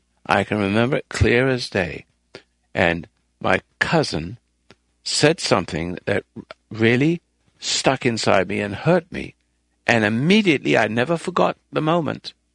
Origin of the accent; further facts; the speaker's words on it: England, United Kingdom; born there; accent: English; I'm not necessarily an Englishman. I just born in England, and I have an English accent.